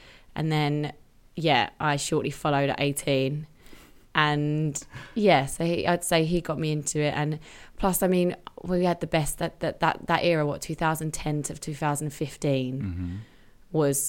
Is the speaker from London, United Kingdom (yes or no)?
yes; Romford, London, United Kingdom; So you can probably tell I'm from Essex. Unfortunately, it's quite clear. And I grew up in Romford.